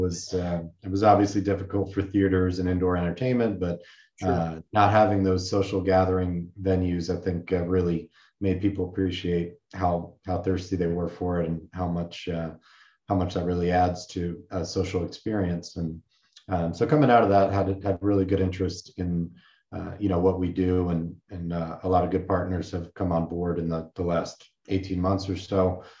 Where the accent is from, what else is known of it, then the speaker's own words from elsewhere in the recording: New York, United States; From New York originally. That's where I grew up.